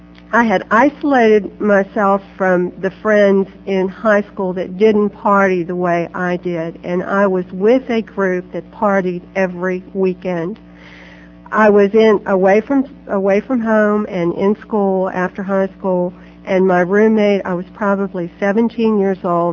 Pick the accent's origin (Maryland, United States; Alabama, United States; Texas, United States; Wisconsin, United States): Maryland, United States; Berlin; I grew up in the Berlin Ocean City area